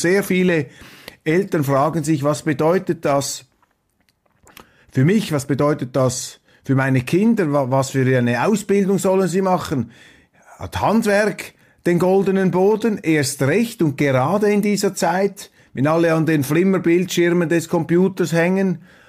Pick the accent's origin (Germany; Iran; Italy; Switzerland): Switzerland; Ich bin als Schweizer einer neutraleren Weltsicht verpflichtet